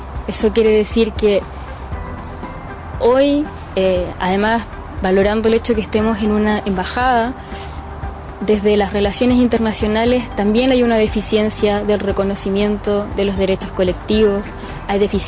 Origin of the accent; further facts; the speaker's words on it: Quilicura, Santiago Metropolitan Region, Chile; yo crecí en Quilicura, en el norte de Santiago, donde generalmente están ubicados los pueblos indígenas en las urbes, en la periferia